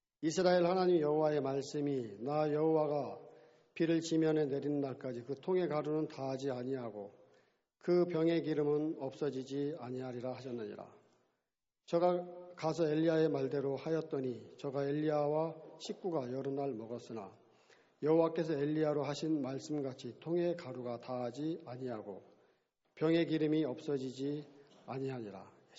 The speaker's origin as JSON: {"language": "Korean", "region": "Daejeon", "country": "South Korea", "tie": "born or raised there", "said": "그 이제 제가 고향이 대전인데"}